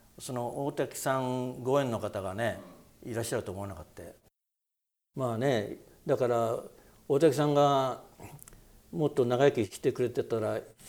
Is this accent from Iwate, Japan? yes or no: yes; Iwate, Japan; いや、実は僕は出身は岩手で、子供の頃小学生自分は大滝さんと一緒にね、同じ年でしょっちゅうチャンバラごっこしたり、相撲取ったりね、遊んでたんです。